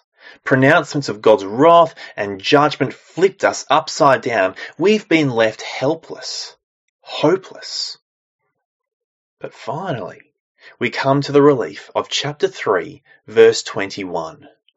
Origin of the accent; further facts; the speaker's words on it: Geelong, Victoria, Australia; Growing up in Geelong, I'd be at the beach regularly.